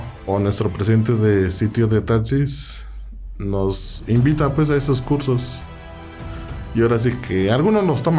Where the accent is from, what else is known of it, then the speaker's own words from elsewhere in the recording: Cuernavaca, Morelos, Mexico; born there; Nací en Cuernavaca, Morelos.